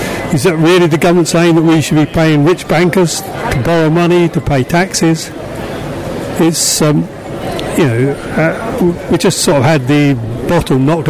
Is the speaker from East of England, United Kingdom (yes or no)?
yes; East of England, United Kingdom; I'm a farmer from West Suffolk, and I'm the third generation.